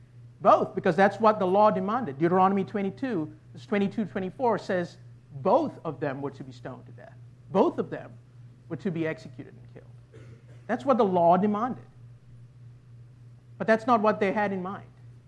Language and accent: English; Malaysia; I grew up in Malaysia